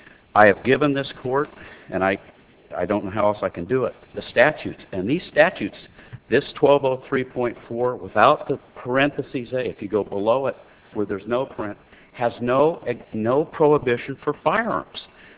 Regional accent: Newport Beach, California, United States; I am from Newport Beach, California, and elsewhere

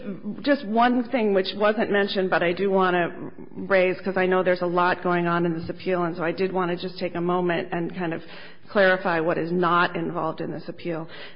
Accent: Reno, Nevada, United States; I'm from Reno. I don't get down to Vegas very much.

